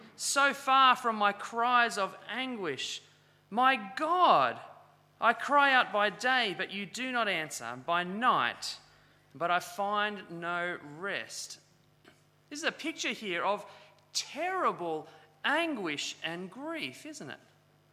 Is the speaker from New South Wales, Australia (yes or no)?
yes; Kirrawee, New South Wales, Australia; When I was young, I grew up in Kirrawee and would go down to the beach at Cronulla pretty regularly, especially across summer.